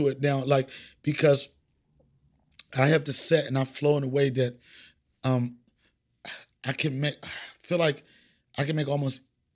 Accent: New York, United States; because you know, any comic from anywhere, I'm coming from New York

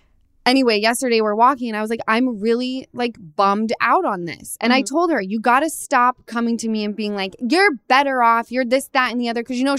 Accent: Utah, United States; because I come from Utah. Everyone's married 6 kids deep at mm-hmm. my age.

